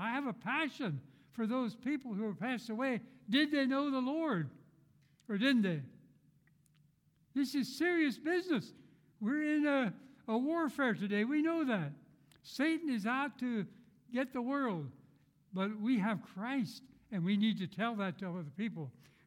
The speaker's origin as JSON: {"language": "English", "region": "Pennsylvania", "country": "United States", "said": "I'm from Snyder County over along the Susquehanna River."}